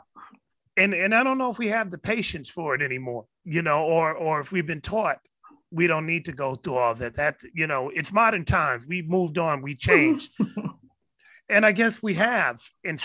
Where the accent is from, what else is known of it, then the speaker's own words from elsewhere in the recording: Oakland, California, United States; we're from Oakland.